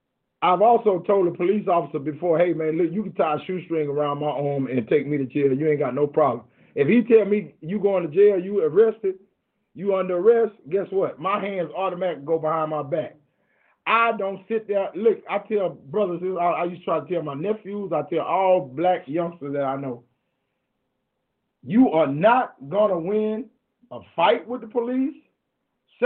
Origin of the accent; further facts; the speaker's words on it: Houston, Texas, United States; I grew up in Southeast Houston, you know, South Park to be exact, straight off Urshwood. I am 51 years old, right?